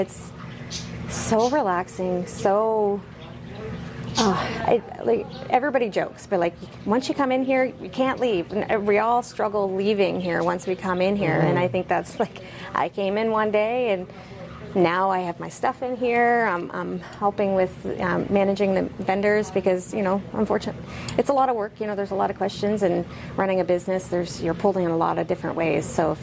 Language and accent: English; Nova Scotia, Canada; now in Fort McMurray, Canada; I'm originally from the East Coast, Nova Scotia, but I've lived all over. So before we moved here, we were actually living in Iqaluit, Nunavut. And then, yeah, so I've lived all over Canada.